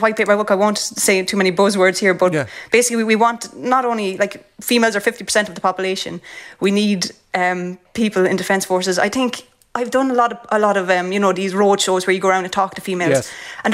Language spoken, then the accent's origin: English; Carlow, Leinster, Ireland; And I have 6 brothers and sisters, and a sister, and I come from Carlow.